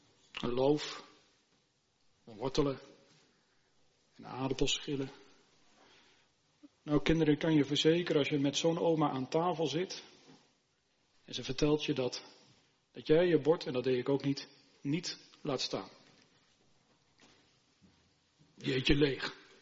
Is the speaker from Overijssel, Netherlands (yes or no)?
no; Harderwijk, Gelderland, Netherlands; We zijn opgegroeid in Harderwijk, plaats die in de zomer allerlei Duitse toeristen trok.